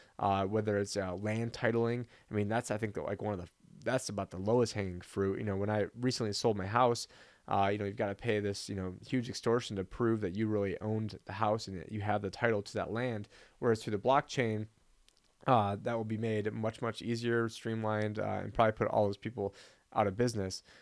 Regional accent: Arizona, United States; originally, I thought that first state was going to be my home state of Arizona, but I believe the governor, Ducey, ended up vetoing that.

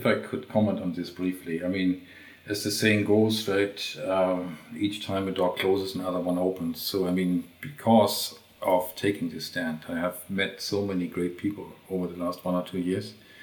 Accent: Germany; accent: German; English is a second language; moved away as an adult; now in North America; The German accent is easily explained. I was born in Germany and spent the first 40 years of my life there, so I think that accounts for that.

